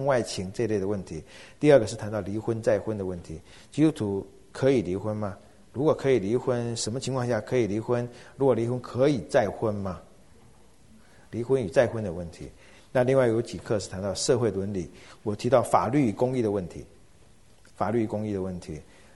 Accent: China; 在日本人的这种社会关系当然是属于亚洲民族，跟我们中国人有点像

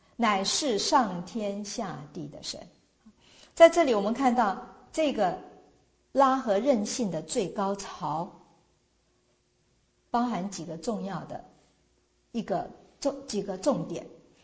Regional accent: China; 所以我们中国人也有这种概念

